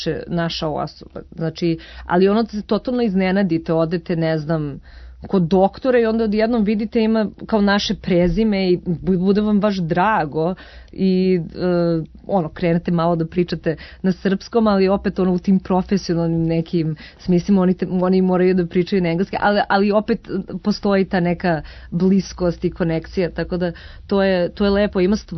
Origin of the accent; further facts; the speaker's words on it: Vancouver, British Columbia, Canada; first language sr; Ja sam odrasla u Vancouveru i odrasla sam sa našim ljudima, zato što su moji roditelji se družili, znači deca su odrasla zajedno i to. I ja se sećam zapravo da prvih par godina kad sam bila u Vancouveru nisam ni znala da pričam engleski